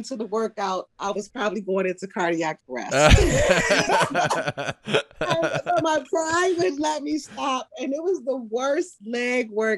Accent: Ohio, United States; I'm originally from Ohio, Ohio, PA area.

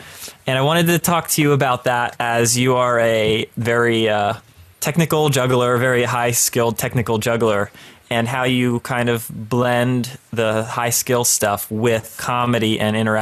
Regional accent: United States; accent: American; So I just announced Niels' name in my dumb American accent way.

